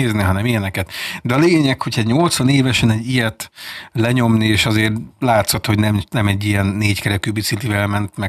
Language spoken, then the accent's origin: Hungarian; Hungary; Egyébként soha nem értettem, hogyha mi magyarok vagyunk